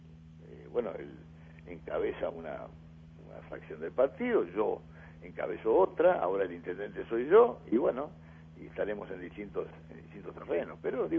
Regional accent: Colonia Suiza, Colonia, Uruguay; yo que soy de Colonia Suiza, en mi pueblo hay 500 personas que quedaron sin trabajo en un año.

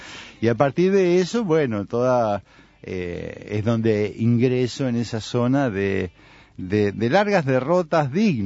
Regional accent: Olivos, Buenos Aires Province, Argentina; hace poco estuve en Buenos Aires, yo soy del barrio de Olivos

